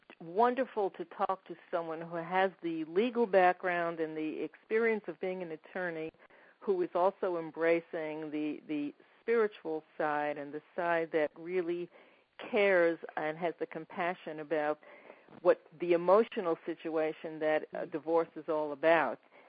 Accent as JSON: {"language": "English", "country": "United States", "said": "So being that I'm from the United States, that's quite a distance away"}